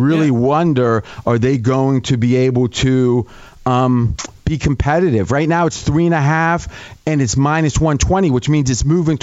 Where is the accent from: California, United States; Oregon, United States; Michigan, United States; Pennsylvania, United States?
Pennsylvania, United States; I've been a Steelers fan my whole life. I grew up an hour outside of Pittsburgh